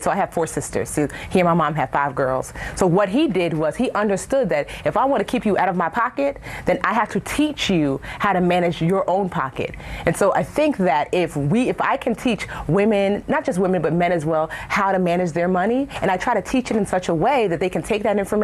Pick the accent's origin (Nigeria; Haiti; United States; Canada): Nigeria; So I'm Nigerian, and so we speak in parables and stories